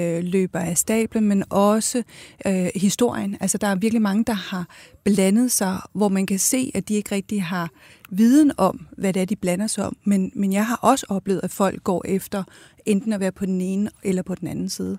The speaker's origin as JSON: {"language": "Danish", "country": "Chile", "moved": "yes", "lives_now": "Denmark", "said": "jeg er fra Chile"}